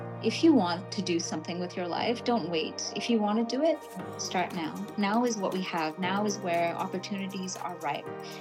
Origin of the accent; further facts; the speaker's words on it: Fiji; born there; yes, I was born here in Fiji. I'm Fijian American.